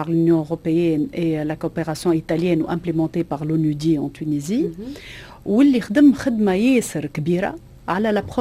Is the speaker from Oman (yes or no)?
no; Tunisia; نكونوا فخورين بالصناعات الابداعيه اللي عندنا في تونس